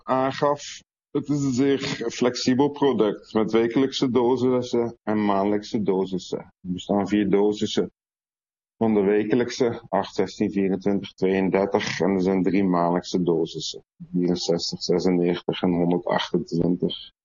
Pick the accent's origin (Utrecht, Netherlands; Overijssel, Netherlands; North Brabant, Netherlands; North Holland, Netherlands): Utrecht, Netherlands; now in Belgium; Ik ben blij als Utrechter nog eens terug in Nederland te spreken. Ik leef inmiddels 28 jaar in België, dus het is goed terug eens in Nederland te zijn.